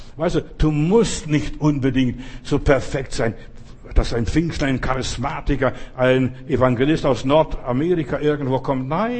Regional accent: Russia; Wir haben mal einen Bettler bei uns gehabt, in Russland, in der Sowjetunion, wo ich herkomme, da gab es immer Bettler.

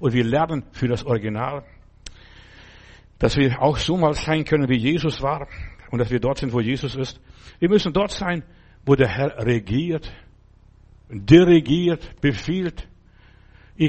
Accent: Bavaria, Germany; Bei uns im Bayerischen Wald, auf unserem Grundstück

